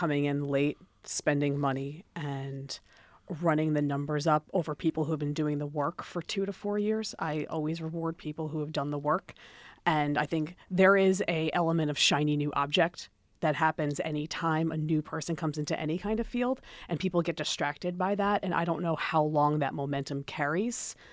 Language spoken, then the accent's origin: English; Long Island, New York, United States; I'm from Long Island. We know Donald Trump down there.